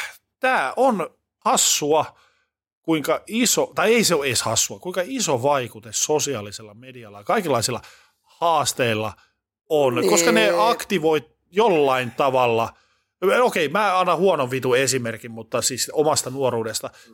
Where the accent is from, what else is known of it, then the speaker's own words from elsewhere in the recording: Oulu, North Ostrobothnia, Finland; moved away; silloin kun asuin vielä kotikaupungissani Oulussa